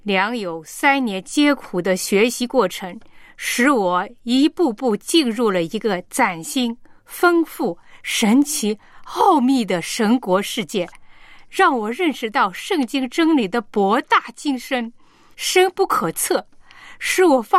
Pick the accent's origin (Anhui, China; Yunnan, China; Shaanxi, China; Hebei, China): Shaanxi, China; 我是陕西的